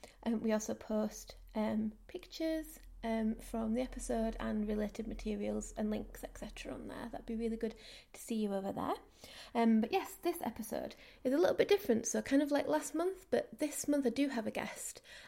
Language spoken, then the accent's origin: English; Yorkshire and the Humber, United Kingdom; So, we're both from South Yorkshire.